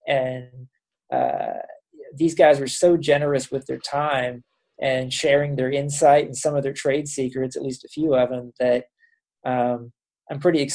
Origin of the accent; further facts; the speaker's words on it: Kansas City, United States; I'm from Kansas City originally as well